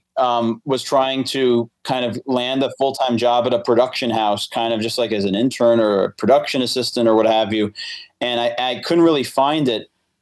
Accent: Valley Stream, New York, United States; So most of my life I lived in Valley Stream on Long Island. It's in the Nassau County region.

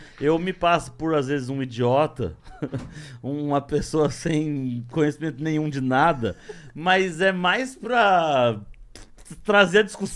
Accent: São Paulo, Brazil; Eu tô há 10 anos aqui, eu sou paulista.

